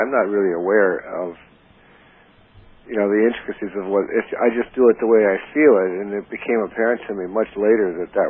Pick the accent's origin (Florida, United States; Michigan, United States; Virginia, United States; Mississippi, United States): Florida, United States; Miami; born there; also born or lived in Ecuador / Texas / New Orleans; I was born in Miami, and that was strictly a matter of convenience because my father happened to be stationed there at the time. And I don't think we stayed there more than 6 or 7 months. And then we went to Ecuador